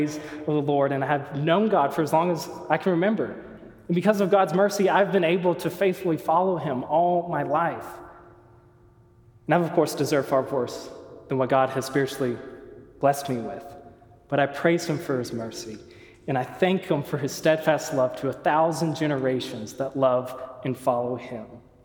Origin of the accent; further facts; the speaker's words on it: Alabama, United States; moved away as an adult; As you may know, I'm from Alabama, and 2 years ago accepted an offer to go to grad school out here at the School of Mines.